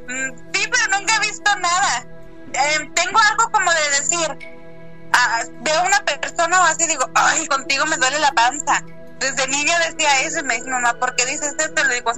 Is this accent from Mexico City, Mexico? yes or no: no; Chihuahua, Mexico; now in Michigan, United States; Sí, vivo en Michigan, pero soy originaria de Chihuahua.